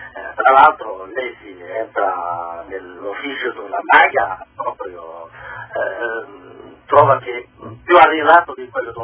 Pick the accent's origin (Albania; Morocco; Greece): Morocco; Italian is a second language; now in Italy; io vengo dal Marocco.